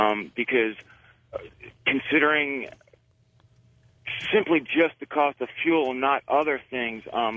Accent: Bethany Beach, Delaware, United States; I'm from Bethany Beach, Delaware.

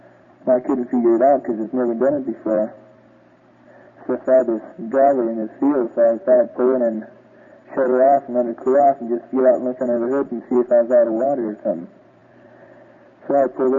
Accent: Alberta, Canada; from Taborn in Alberta.

